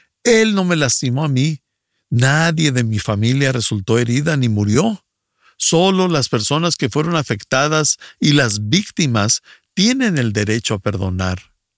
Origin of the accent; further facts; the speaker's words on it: Ecuador; soy del Ecuador.